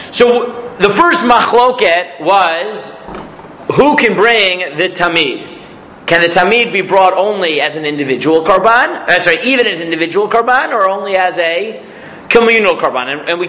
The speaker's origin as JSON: {"language": "English", "country": "United States", "said": "I'm American, so I was on a work visa in Canada"}